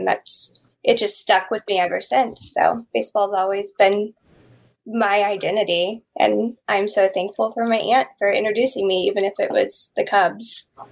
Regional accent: Indianapolis, Indiana, United States; And I grew up in Indianapolis, so we got WGN.

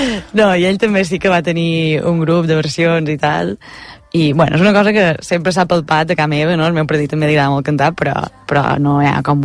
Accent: Lloret de Vistalegre, Balearic Islands, Spain; Vull dir, és un poble d'interior, no? Estem en el centre de Mallorca, de fet, i, bueno, un poble petit, guapo i xafarder.

